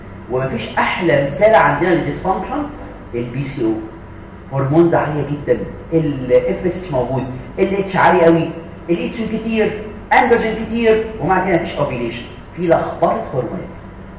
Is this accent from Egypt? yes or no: yes; Egypt; احنا شغلنا على فكره انا مصري